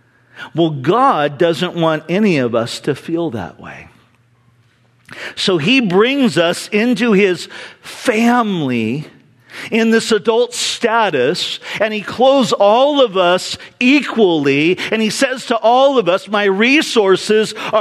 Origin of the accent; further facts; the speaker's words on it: California, United States; I grew up in Orange County and spent a lot of time at the beach.